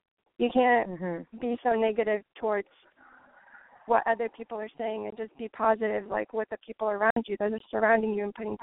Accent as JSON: {"language": "English", "region": "Iowa", "country": "United States", "lives_now": "California, United States", "said": "No, I'm from Iowa, actually."}